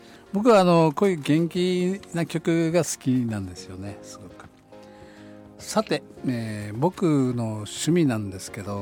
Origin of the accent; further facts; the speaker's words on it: Fukuoka, Japan; moved away as an adult; 僕は福岡の出身で、福岡からこっちに15、6年、7年、8年その当たり前にこっちに仕事で転勤できて、こっちで住み着いてしまったという、でこっちで結婚もこっちでしたという